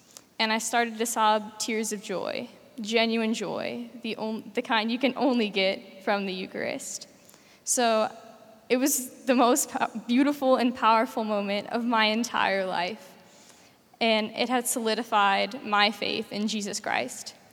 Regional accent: St. Louis, Missouri, United States; I'm from St. Louis, Missouri.

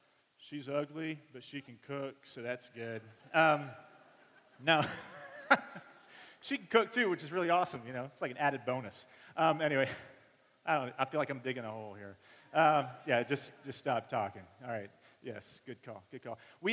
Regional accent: Flower Mound, Texas, United States; I am from the Dallas area, a little town called Flower Mound.

